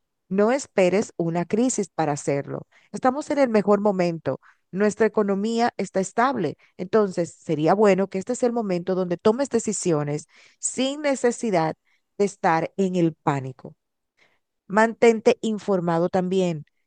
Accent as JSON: {"language": "Spanish", "country": "Dominican Republic", "said": "Entonces, ¿qué podemos hacer nosotros como dominicanos?"}